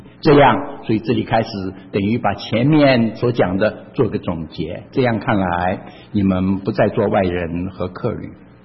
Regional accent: China; 有点像是我们中国人的春节跟过年，就是当过节的时候大家都回家去

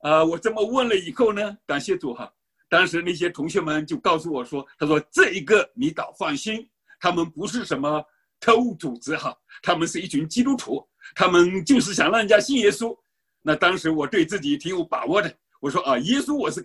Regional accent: China; 我们中国人绝不吃这种亏的，我们中国人绝不让人白占这种便宜的，怎么有这样的人呢？

